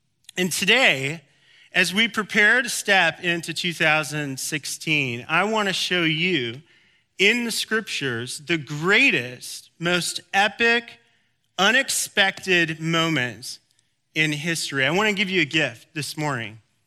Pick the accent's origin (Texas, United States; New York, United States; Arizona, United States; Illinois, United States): Arizona, United States; My friend Ryan, that I grew up with in Arizona, who loves me deeply